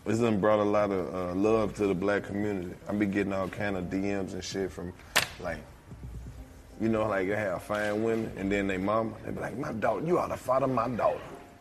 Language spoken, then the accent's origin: English; Mississippi, United States; I'm from Mississippi. We don't have many opportunities.